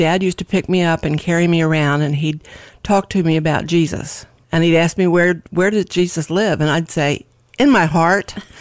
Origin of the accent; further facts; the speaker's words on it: New York, United States; born there; now in Milford, United States; No, I was born in the Bronx of New York.